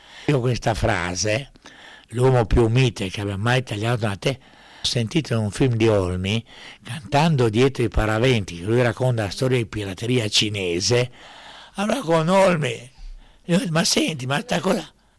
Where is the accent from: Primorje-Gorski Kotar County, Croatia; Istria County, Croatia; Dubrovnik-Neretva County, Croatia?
Dubrovnik-Neretva County, Croatia; Dubrovnik; born there; E sono nato a Ragusa, quello che adesso viene chiamato Dubrovnik, ma quando sono nato io, sulle carte geografiche, era ancora Ragusa.